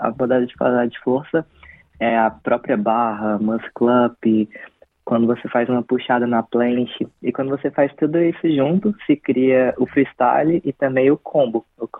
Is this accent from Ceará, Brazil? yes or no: no; Brasília, Federal District, Brazil; Sim, certo, certíssimo. Nascido e criado em Brasília.